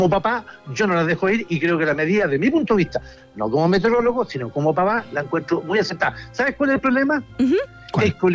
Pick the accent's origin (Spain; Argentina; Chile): Chile; Y te voy a responder entonces como un chileno.